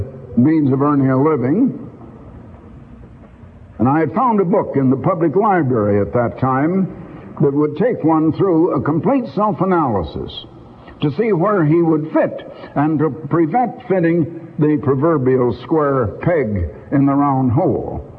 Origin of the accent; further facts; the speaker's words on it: Iowa, United States; I was born and raised in Iowa, which we Iowans, we Hawkeyes, used to like to claim was the most American state of all the states.